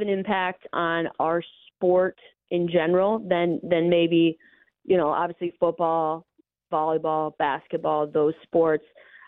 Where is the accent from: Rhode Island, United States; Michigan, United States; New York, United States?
Michigan, United States; I grew up in Northern Michigan.